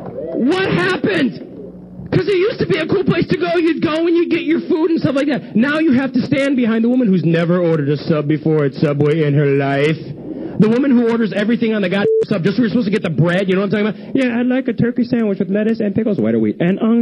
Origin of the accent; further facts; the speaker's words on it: United Kingdom; I'm British, which is cool.